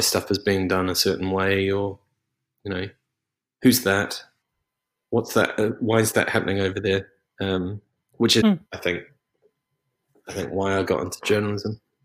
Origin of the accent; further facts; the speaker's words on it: New Zealand; I mean, I grew up in New Zealand, so I'm. What can I say? I'm familiar with the smell of it.